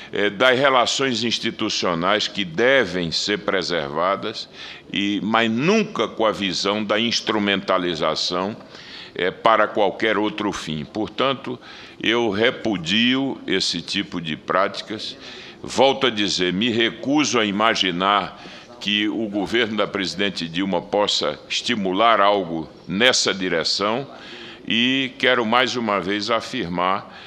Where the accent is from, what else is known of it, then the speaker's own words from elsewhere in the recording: Pernambuco, Brazil; E quero também, como pernambucano, dar um testemunho